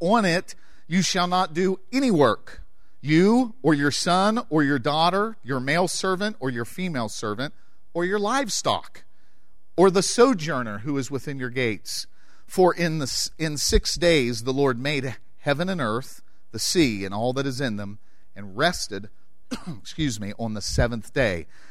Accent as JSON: {"language": "English", "region": "Appalachia", "country": "United States", "tie": "born or raised there", "said": "we grew up in Appalachia, a great deal of us. Other parts of the world don't necessarily struggle, but we grew up in a traditional area that said, hey, no work on Sunday."}